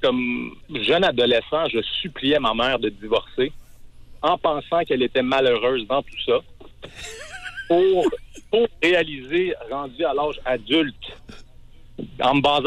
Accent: Laval, Quebec, Canada; En fait, je suis présentement en Estrie pour le travail, mais je suis de Laval, en fait, de Montréal.

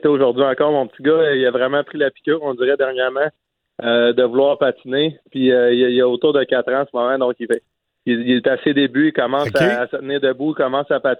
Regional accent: Sherbrooke, Quebec, Canada; je viens de Sherbrooke.

